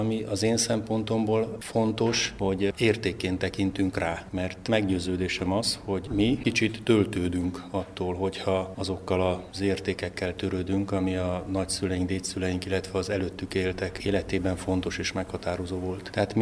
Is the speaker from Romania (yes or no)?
no; Nagykanizsa, Zala, Hungary; born there; hogyha én ide születtem Nagykanizsára